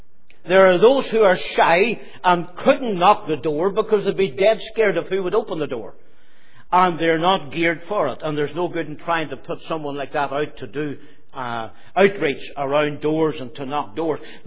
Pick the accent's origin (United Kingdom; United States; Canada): United Kingdom; Omagh, Northern Ireland; I would always say … from Oma.